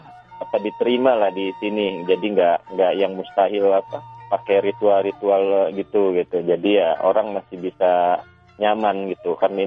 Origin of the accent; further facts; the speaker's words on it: Bandung, West Java, Indonesia; now in United States; Asli saya betulan dari Bandung.